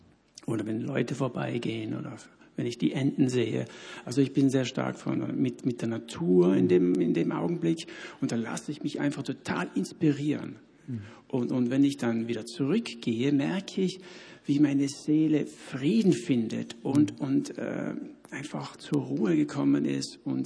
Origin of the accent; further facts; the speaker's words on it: Tyrol, Austria; Es hat auch mit meiner Herkunft zu tun. Ich bin in der Nähe vom Inn aufgewachsen, in Tirol.